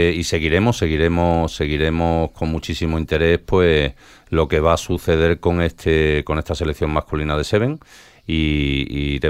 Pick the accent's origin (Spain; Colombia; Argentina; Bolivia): Spain; Jerez, Andalusia; como decimos que yo soy de Jerez